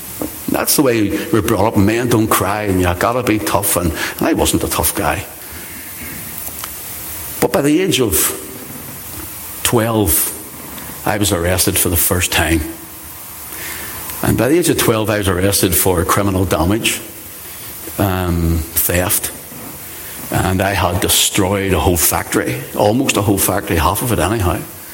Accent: Belfast, Northern Ireland, United Kingdom; I grew up on the Shore Road. But I was born in East Belfast

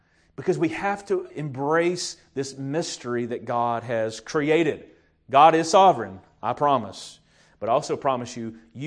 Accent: Tennessee, United States; I'm from the South here in Tennessee.

